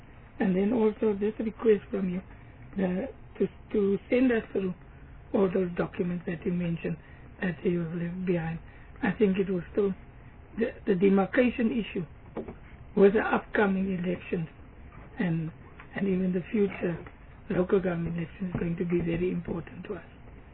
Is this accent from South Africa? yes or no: yes; Western Cape, South Africa; Even in the Western Cape, I'm from the Western Cape